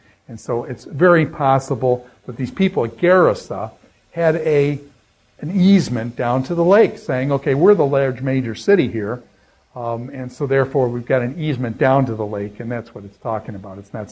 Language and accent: English; Winona Lake, Indiana, United States; And I would say, I'm from Warsaw, Indiana. Well, why would I say Warsaw? Because I'm not really from there. I'm really from Winona Lake.